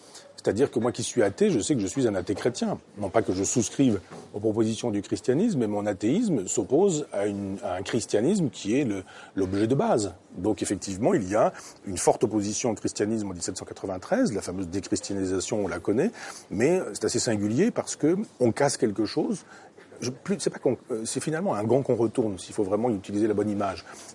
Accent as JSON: {"language": "French", "region": "Normandy", "country": "France", "tie": "born or raised there", "said": "quand moi je connais bien ma campagne, ma campagne normande, mon village natal où j'ai ma maison"}